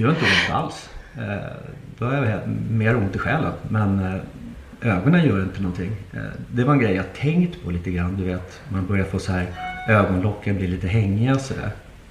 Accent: Nacka, Stockholm County, Sweden; jag var inne på att köpa ett hus i Nackan där jag är uppvuxen

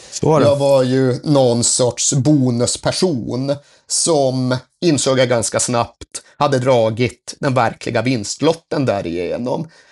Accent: Norrland, Sweden; Men uppe i norr, där jag kommer ifrån, var det 16 sidor.

